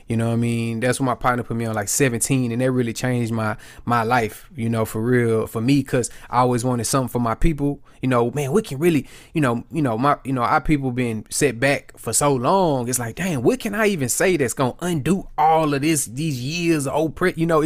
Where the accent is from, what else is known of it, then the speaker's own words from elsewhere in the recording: Houston, Texas, United States; But so me, I'm from Houston. I'm from South Park, Houston, Texas. You know what I'm saying? The young boys call it Jurassic Park.